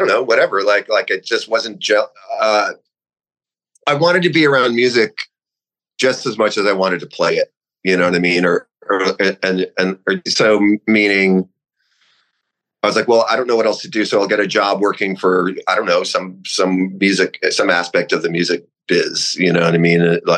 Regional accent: New York, United States; I think it started to make more sense to me when I, as a New Yorker, when I just started talking to artists and photographers

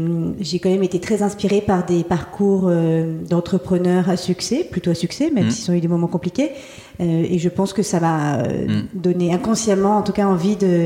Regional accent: Paris, Île-de-France, France; Je suis donc née à Paris et où j'ai grandi, entourée donc de beaucoup de bruit

